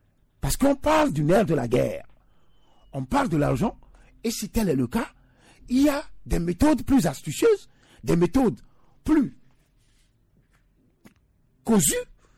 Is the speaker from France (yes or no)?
no; Togo; chez nous au Togo